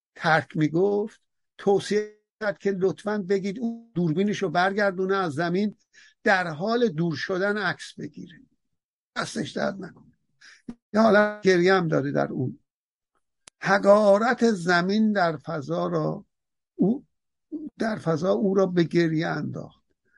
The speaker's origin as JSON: {"language": "Persian", "region": "Azerbaijan", "country": "Iran", "said": "نه که من آذربایجانی ایرانی هستم"}